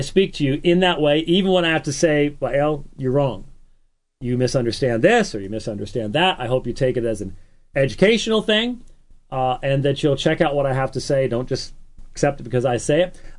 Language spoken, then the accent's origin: English; Scotland, United Kingdom; Now, being Scottish, yeah, being Scottish, I would be like, yeah